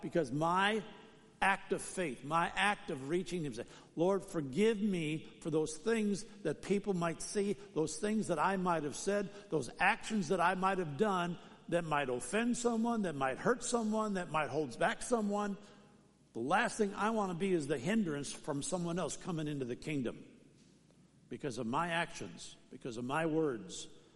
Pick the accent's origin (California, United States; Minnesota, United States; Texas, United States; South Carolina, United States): Minnesota, United States; St. Paul; they find out … from St. Paul, and I went to high school in this area and grew up on the east side, this city, and now I'm a pastor